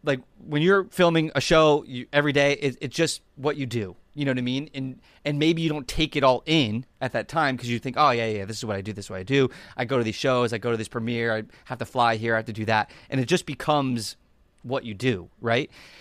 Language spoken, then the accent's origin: English; New Jersey, United States; I grew up in New Jersey.